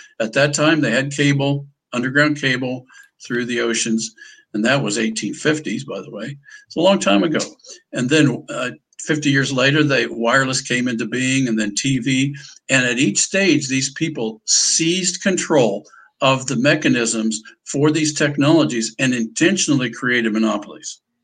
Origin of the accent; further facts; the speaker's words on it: United States; And I don't believe as an American, I should put up with it.